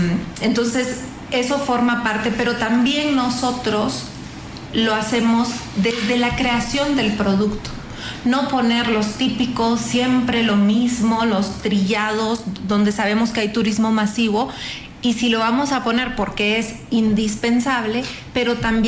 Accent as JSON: {"language": "Spanish", "country": "Mexico"}